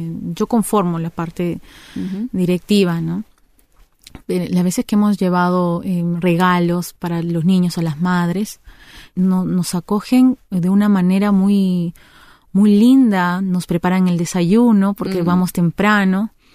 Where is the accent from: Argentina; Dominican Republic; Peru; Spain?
Peru; now in Uruguay; no solamente por uruguayas, sino también, como yo, peruanas, paraguayas